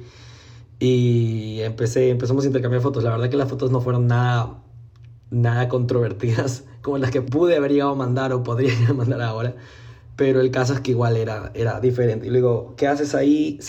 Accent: Ecuador; soy de Ecuador

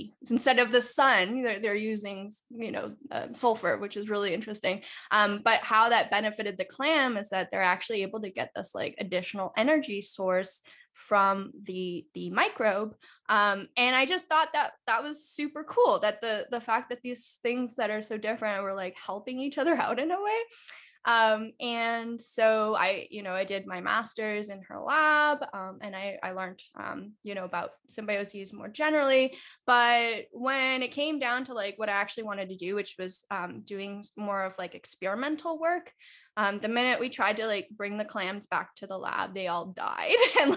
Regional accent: Canada; but I am Canadian.

